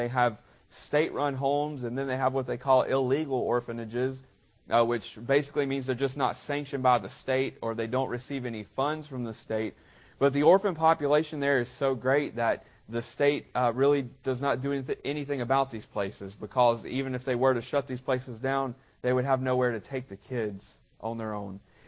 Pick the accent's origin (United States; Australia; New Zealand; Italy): United States; Winston-Salem, North Carolina; We're from the Winston-Salem area of North Carolina, and that's where we both grew up